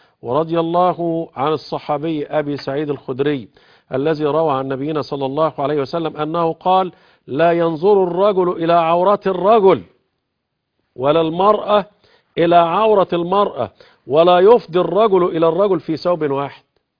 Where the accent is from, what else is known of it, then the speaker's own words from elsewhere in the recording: Upper Egypt, Egypt; زي عندنا في الصعيد، دي مجتمعات العرض عندها غالي غالي غالي